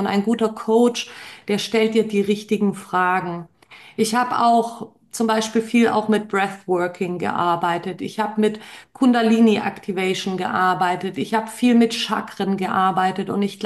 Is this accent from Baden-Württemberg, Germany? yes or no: yes; Baden-Württemberg, Germany; ich komme aus dem Schwabenland, einfach auch ein bisschen knausrig bin.